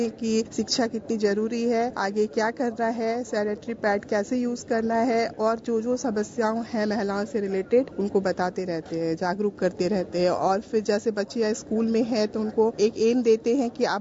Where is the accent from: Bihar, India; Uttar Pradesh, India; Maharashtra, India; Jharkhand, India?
Jharkhand, India; मैं झारखंड से हूँ, गोड्डा जिला पुड़ैयाहाट प्रखंड की मुखिया।